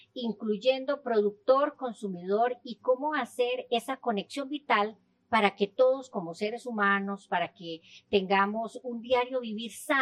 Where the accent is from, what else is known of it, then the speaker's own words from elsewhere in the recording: Costa Rica; yo como consumidora costarricense